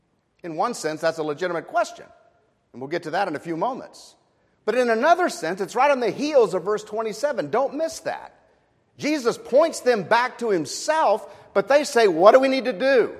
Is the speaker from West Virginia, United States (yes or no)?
no; New Orleans, Louisiana, United States; I mean, I'm from New Orleans. We always believe in the Saints, you know.